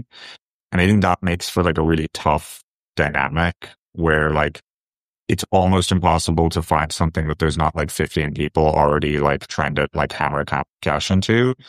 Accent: Ireland; I grew up in Ireland, spent like 28 years of my life in Ireland.

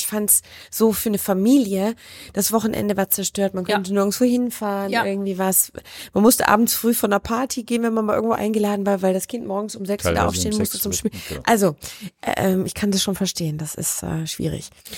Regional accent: Munich, Bavaria, Germany; ich bin Münchnerin

